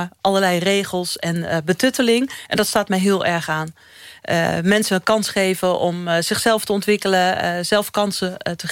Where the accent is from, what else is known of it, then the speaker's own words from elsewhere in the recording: Klundert, North Brabant, Netherlands; born there; Nee, ik ben geboren in Brabant, gemeente Klundert.